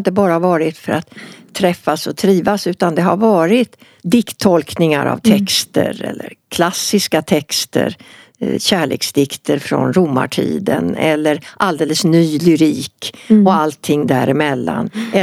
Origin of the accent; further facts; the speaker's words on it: Stockholm, Stockholm County, Sweden; Så hon svarade på vad det stod på alla skyltar på Gärdet i Stockholm där jag växte upp.